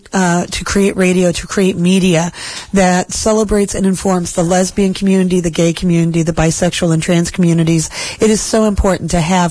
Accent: Portland, Oregon, United States; I was this queer kid growing up in North Portland and St. John's

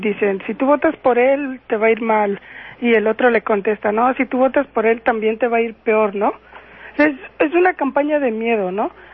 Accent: Mexico City, Mexico; Yo soy de la Ciudad de México.

